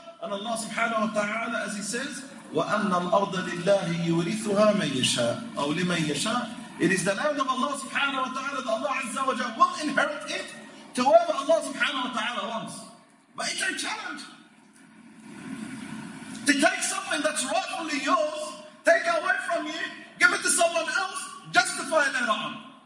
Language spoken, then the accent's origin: English; Australia; And for us as Australian Muslims living in this country, we need to speak out.